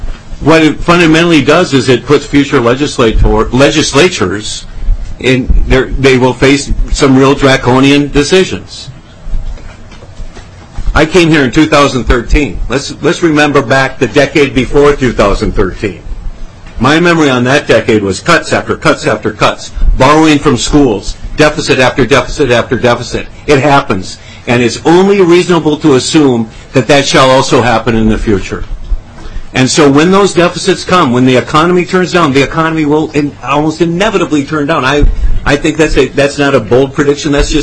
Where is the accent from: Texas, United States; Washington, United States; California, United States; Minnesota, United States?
Minnesota, United States; I'm a Minnesotan, and I'm proud to be a Minnesotan.